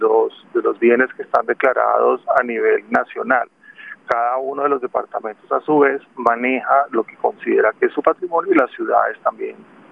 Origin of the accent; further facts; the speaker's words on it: Colombia; nuestra identidad como colombianos.